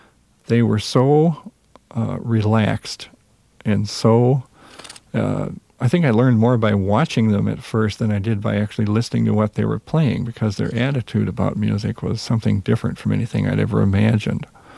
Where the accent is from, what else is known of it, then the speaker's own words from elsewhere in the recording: Minnesota, United States; accent: Minnesota; My accent, I'm extremely aware of my accent whenever I go anyplace, because I know that I have a Minnesota accent.